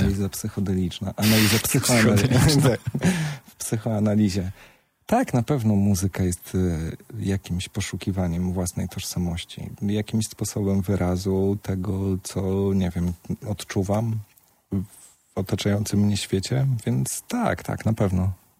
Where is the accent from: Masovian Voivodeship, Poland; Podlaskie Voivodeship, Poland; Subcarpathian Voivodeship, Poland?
Podlaskie Voivodeship, Poland; Białystok; born there; Urodziłem się w Białymstoku.